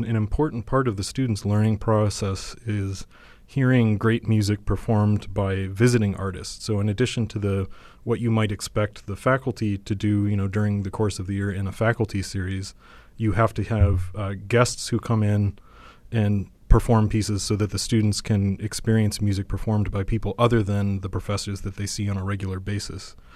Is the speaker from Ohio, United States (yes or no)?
no; Rochester, New York, United States; I'm from Rochester, New York, the home of the Eastman School of Music, and I grew up there